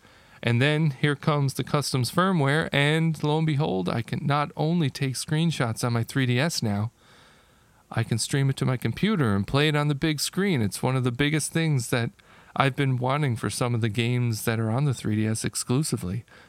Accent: Newfoundland and Labrador, Canada; So, I grew up in Canada. When I got my 3DS... Oh, my 3DS. My NES. I was living in the province of Newfoundland.

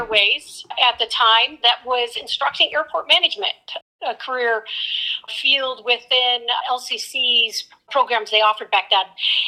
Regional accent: Carson City, Michigan, United States; And, you know, I grew up in Carson City, just north of Lansing.

